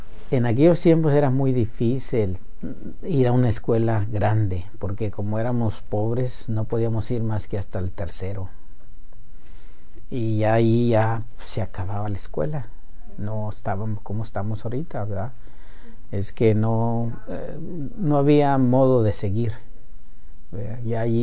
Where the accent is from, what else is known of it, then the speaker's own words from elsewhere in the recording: El Tarengo, Mexico; born there; Nací en El Tarengo.